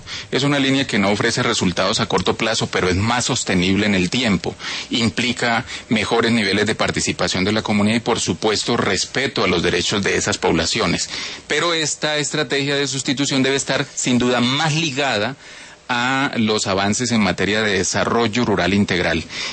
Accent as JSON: {"language": "Spanish", "town": "Puerto Lleras", "region": "Meta", "country": "Colombia", "tie": "born there", "said": "yo nací en Puerto Lleras Meta, es en el Ariari"}